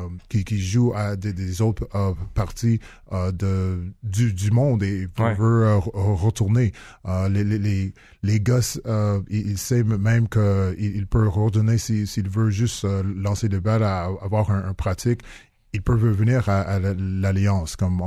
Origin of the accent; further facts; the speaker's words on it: Montreal, Quebec, Canada; C'était pas quelque chose qu'on avait pour moi quand j'étais jeune ici en Montréal.